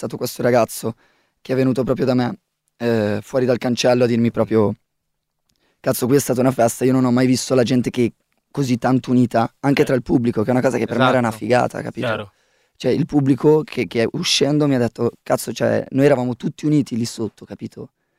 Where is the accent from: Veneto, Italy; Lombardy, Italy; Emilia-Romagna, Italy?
Lombardy, Italy; io venissi dall'essere fan di … da ragazzino, provincia di Varese, stessa provincia per me era il rapper